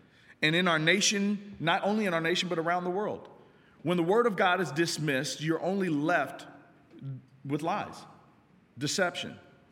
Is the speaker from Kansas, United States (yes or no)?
yes; Kansas, United States; But I'm from Kansas, and I remember watching people plant seeds.